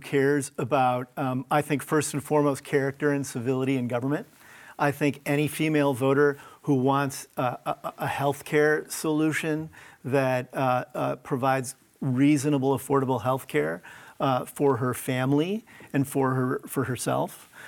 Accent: Midwest, United States; I'm a kid from the Midwest.

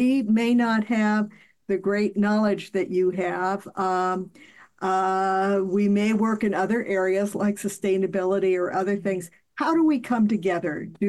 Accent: Iowa, United States; I grew up in Iowa.

